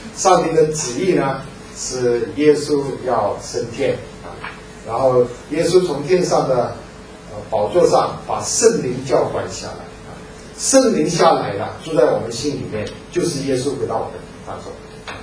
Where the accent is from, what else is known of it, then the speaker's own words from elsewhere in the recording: Hong Kong; 我还记得我小的时候在香港看那个黄飞鸿是黑白电影